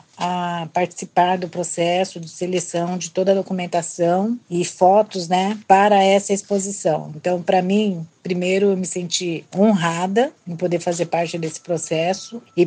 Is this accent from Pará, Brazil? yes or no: no; Campinas, São Paulo, Brazil; Eu vim de uma periferia de Campinas, sou uma mulher negra